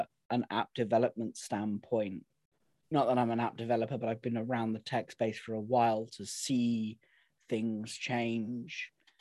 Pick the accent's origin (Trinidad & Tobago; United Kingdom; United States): United Kingdom; South West England; Yeah. I am from Devon. I'm allowed to speak like that.